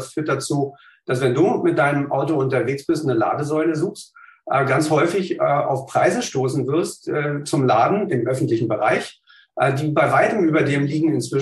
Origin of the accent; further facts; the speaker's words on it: Berlin, Germany; born there; ich bin gebürtiger Berliner, habe hier in Berlin Naturwissenschaften studiert